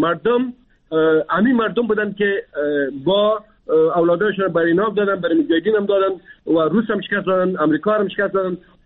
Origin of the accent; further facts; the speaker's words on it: Afghanistan; ما افغان هستیم، ما مسلمان هستیم